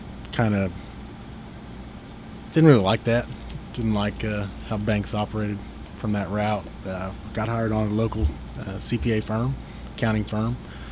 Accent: Bartlesville, Oklahoma, United States; also born or lived in Copan; now in Dewey, United States; I'm a local guy. I was born in Bartlesville. Lived in Bartlesville for a while, lived in Copan for a while, live in Dewey now, permanently, hopefully permanently. So I've been in this community for all of my, 39 years

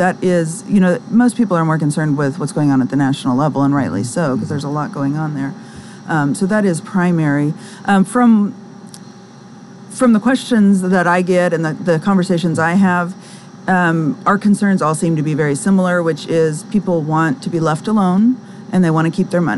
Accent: Norman, Oklahoma, United States; born there; Well, I was born in Oklahoma, born in Norman

